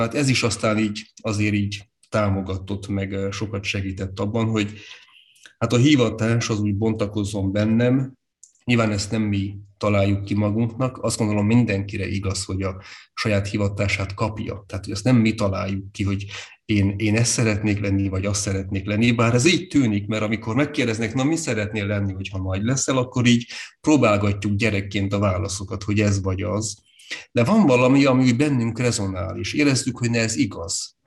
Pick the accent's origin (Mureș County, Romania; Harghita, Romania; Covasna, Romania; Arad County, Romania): Harghita, Romania; Csíkdánfalva; Csíkszeredfalváról valójában, tehát ott nőttem föl, bár az életrajzi adataimban mindig Csíkszered a szerepel, abból kifolyólag, hogy a szülésze Csíkszeredvárban volt. De hát én dánfalvinak érzem magam, és ott is nőttem föl.